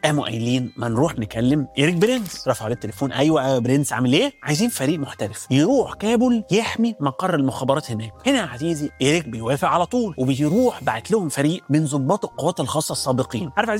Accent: Egypt; accent: Egyptian; أو كما نقول في لهجتنا المصرية الجميلة الرشاح

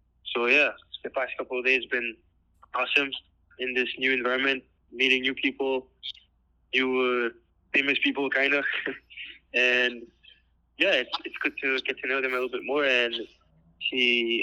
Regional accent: Canada; I'm a Canadian

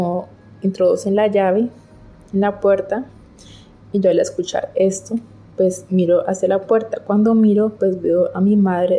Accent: Colombia; soy de Colombia.

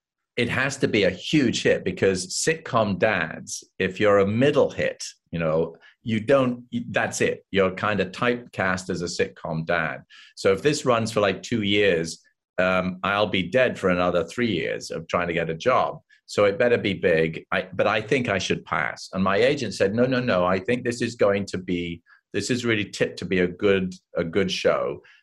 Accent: United Kingdom; she came from Queens, I came from Britain.

